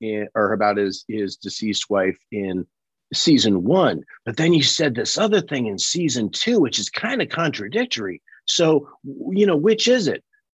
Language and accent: English; Colorado, United States; And I was like, oh no, I was born and raised in Colorado.